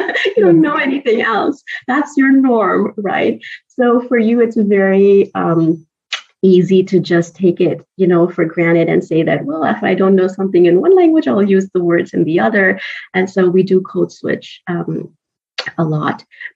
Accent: Bahrain; also born or lived in Pakistan; And so I was born in Pakistan. And then when I was about, I think, 3 weeks or 4 weeks old, we all traveled back to Bahrain, which was our home. So initially, I grew up there in the Middle East.

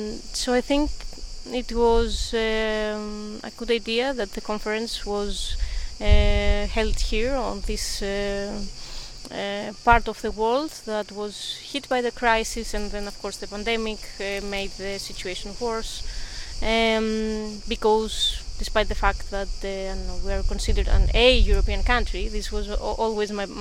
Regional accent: Athens, Attica, Greece; born there; English is a second language; now in Athens, Greece; I was born in Athens. I'm currently a PhD student at Humboldt University of Berlin, but the last 3 years I returned to Athens

